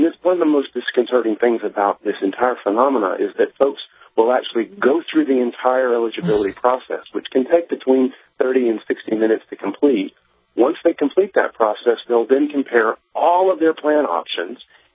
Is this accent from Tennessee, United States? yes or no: yes; Tennessee, United States; because you look at states like my home state in Tennessee, where over a third of individuals who are uninsured are also unbanked.